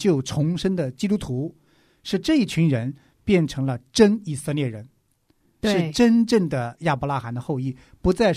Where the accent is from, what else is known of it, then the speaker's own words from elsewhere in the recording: China; 那按着肉体来说，我们是一个中国人，